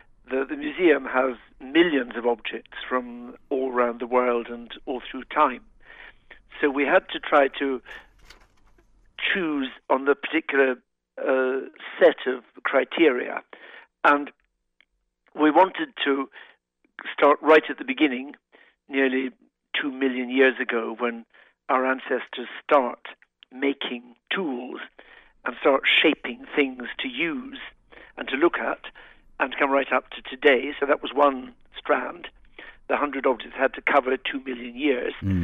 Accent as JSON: {"language": "English", "town": "Glasgow", "region": "Scotland", "country": "United Kingdom", "tie": "born or raised there", "said": "When I was a child growing up in Glasgow"}